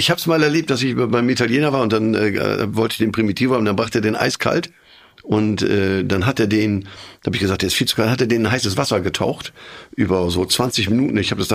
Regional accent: Bremen, Germany; Ich bin ja groß geworden in Bremen.

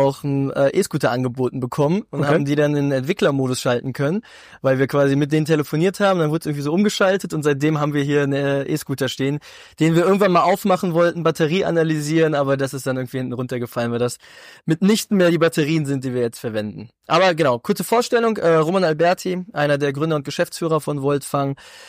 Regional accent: Giessen, Hesse, Germany; Von daher eigentlich aufgewachsen in Gießen, nähe Frankfurt

